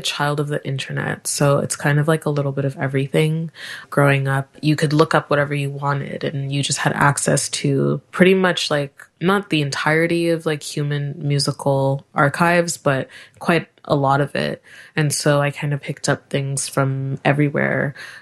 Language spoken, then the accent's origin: English; Montreal, Quebec, Canada; also born or lived in Nigeria; I was born in Nigeria, but I grew up in Montreal, and there was like a small Montreal Nigerian community